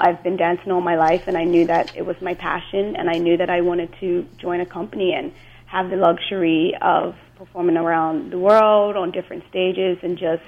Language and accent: English; Bermuda; So I grew up in Bermuda, which is a tiny, tiny little island in the Atlantic Ocean.